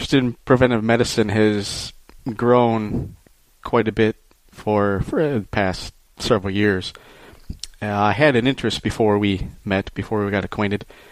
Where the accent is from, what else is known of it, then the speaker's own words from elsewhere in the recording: Michigan, United States; born there; And, of course, I was born in Michigan, so I consider Michigan my home. I've moved away several times, but I always seem to move back.